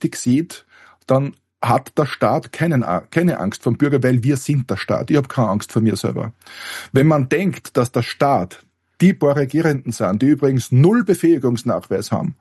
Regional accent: Austria; Aber das Grundproblem der Politik bei uns in Österreich ist ja

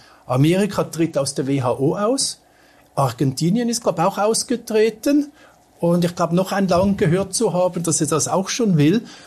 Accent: Switzerland; Und vielleicht ist es auch richtig, wenn wir als Schweizer über dieses Thema doch mal intensiv diskutieren.

